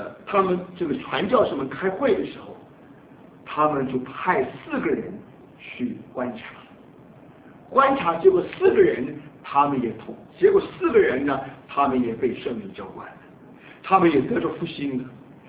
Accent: Fei County, Shandong, China; 那么费城，我是山东的费城。

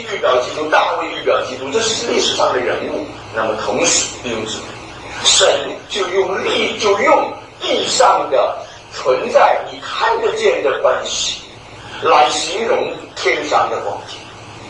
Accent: China; 我们中国人虽然不懂得希伯来文，

